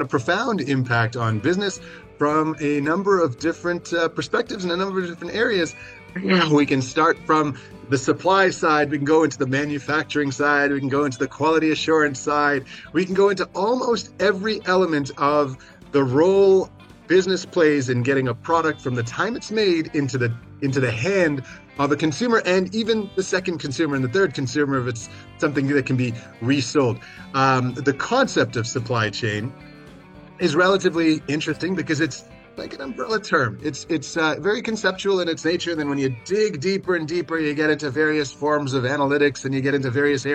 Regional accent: South Africa; now in North America; Now, I'm originally South African.

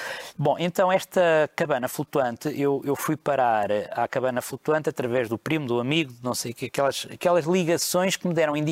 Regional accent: Portugal; somos o que somos nós portugueses

